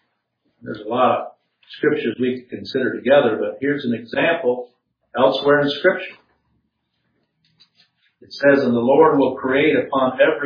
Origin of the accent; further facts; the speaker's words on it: Chad; And certainly, where I grew up in Chad, it could be 140 degrees during the day, and at night, drop down to 55 degrees